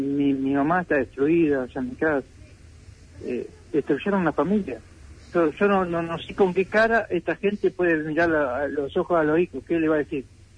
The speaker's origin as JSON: {"language": "Spanish", "town": "General Rodríguez", "region": "Buenos Aires Province", "country": "Argentina", "said": "De General Rodríguez."}